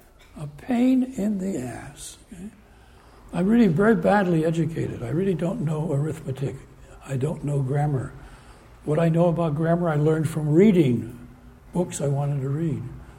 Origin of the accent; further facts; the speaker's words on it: San Francisco, California, United States; So there was some guy from L.A., and I was from San Francisco